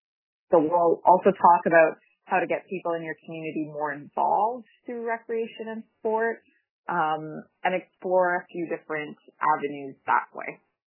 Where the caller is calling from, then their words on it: Yellowknife, Northwest Territories, Canada; I am calling in from Sambate in Yellowknife, from where I live.